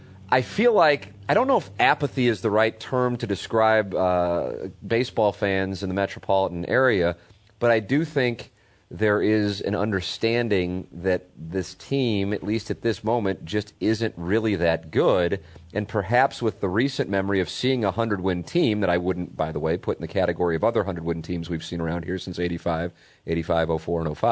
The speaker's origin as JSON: {"language": "English", "town": "St. Louis", "region": "Missouri", "country": "United States", "tie": "born or raised there", "said": "I grew up in South City, man. It's real."}